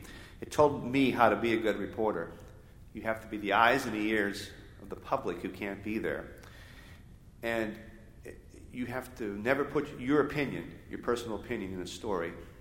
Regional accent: Pennsylvania, United States; I started out as a reporter in 1971 at my hometown paper outside of Pittsburgh, and I was right out of high school

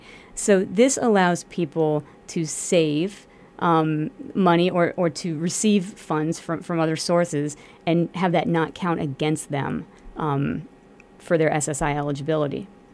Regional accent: Bethlehem, Pennsylvania, United States; also born or lived in Chicago; So I am a native of the Lehigh Valley. I'm from Bethlehem. And I went to law school in Chicago at DePaul University College of Law.

